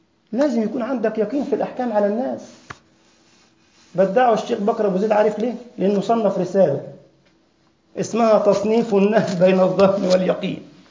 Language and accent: Arabic; Egypt; أنا أقول هذا لأني مع غمر من الأغمار في بلدنا مصر من يومين ثلاثة